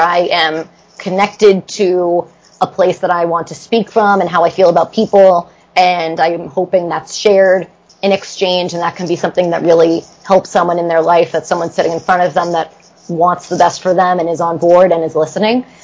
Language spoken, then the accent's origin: English; New Jersey, United States; And I will admit, I didn't go very far. I'm from New Jersey.